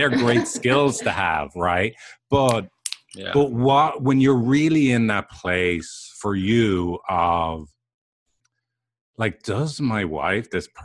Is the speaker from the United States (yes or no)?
no; Ireland; And where I grew up in Ireland, that is a value that you're showing you care about other people.